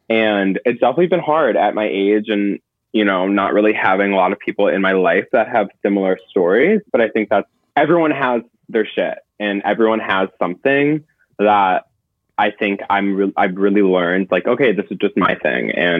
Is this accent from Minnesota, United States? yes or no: yes; Minneapolis, Minnesota, United States; I grew up in Minneapolis, and the Minneapolis industry, the Minneapolis like scene just wasn't for me.